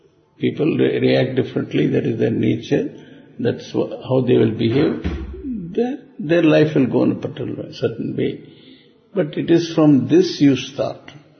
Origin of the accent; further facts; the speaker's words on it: India; I used to travel often from Bombay to Madras, to go to my hometown and all that.